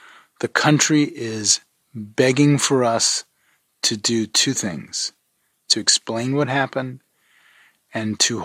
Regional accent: New Orleans, Louisiana, United States; I grew up in the American South, in a very Catholic city, New Orleans.

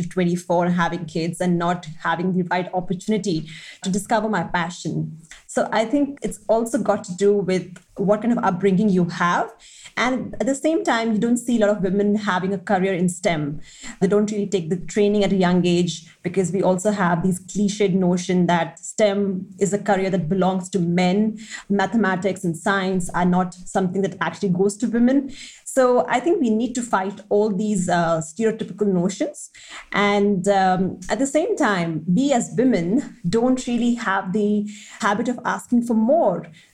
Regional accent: Delhi, India; I come from Delhi and I have seen the disparity firsthand.

